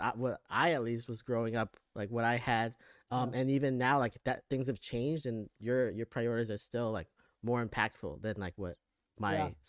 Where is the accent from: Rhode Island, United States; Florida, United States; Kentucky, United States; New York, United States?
Florida, United States; I grew up, like, born and raised in Florida. Like, I knew nothing other than Florida.